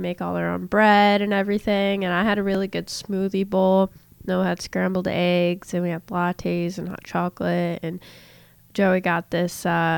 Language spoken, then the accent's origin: English; New York, United States; And like we're from New York, obviously, and New York is like not dog friendly.